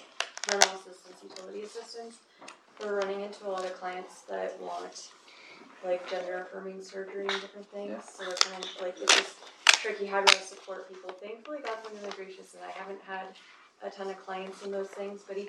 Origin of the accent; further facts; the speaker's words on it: Fort Collins, Colorado, United States; I'm from Fort Collins.